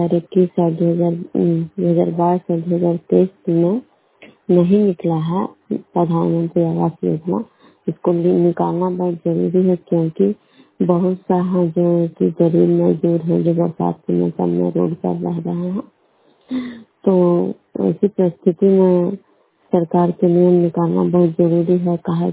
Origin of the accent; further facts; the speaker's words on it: Vishnupur, Bihar, India; मैं बिष्णुपुर ग्राम कड़वा पंचायत नालंदा जिला नवनव सब प्रखंड की निवासी हूँ।